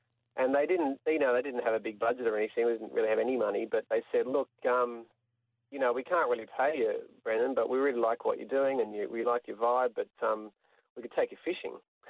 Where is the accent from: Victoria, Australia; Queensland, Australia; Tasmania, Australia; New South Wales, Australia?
New South Wales, Australia; Sydney; I grew up in Sydney. I'm a Sydney boy, really. Kind of grew up on the beaches of Sydney's northern suburbs.